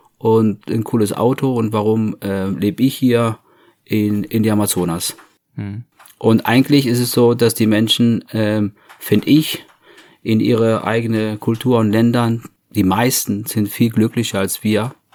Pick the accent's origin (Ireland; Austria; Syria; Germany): Ireland; German is a second language; aber ich als Ire